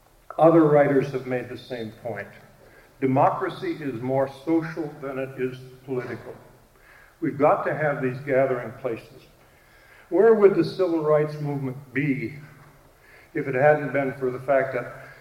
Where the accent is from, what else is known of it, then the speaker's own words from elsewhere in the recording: Pensacola, Florida, United States; Recently in my hometown of Pensacola, there was a competition to build upscale housing